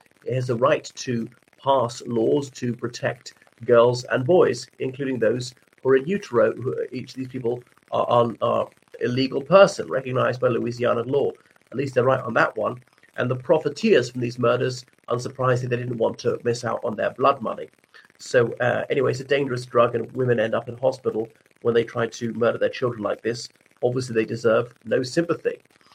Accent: Ireland; from Ireland.

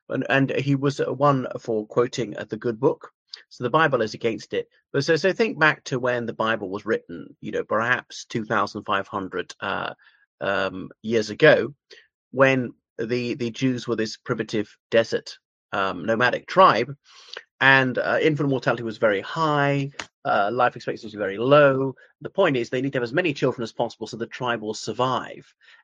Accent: Ireland; from Ireland

